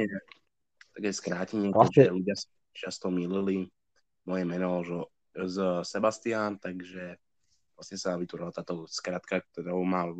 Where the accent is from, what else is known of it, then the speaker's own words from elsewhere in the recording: Bratislava, Bratislava Region, Slovakia; also born or lived in Ružomberok; narodil som sa v Ružomberku, ale nestrávil som tam ani jeden celý deň od narodenia. Hneď ma prepravili do Bratislavy a to som vlastne žil celý